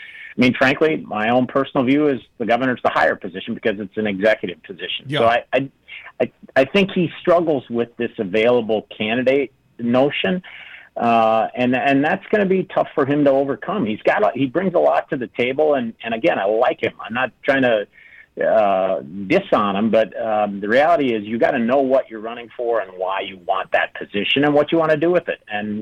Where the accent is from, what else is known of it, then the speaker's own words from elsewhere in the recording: Superior, Wisconsin, United States; from Superior, my hometown, to Kenosha, from Marinette to Platteville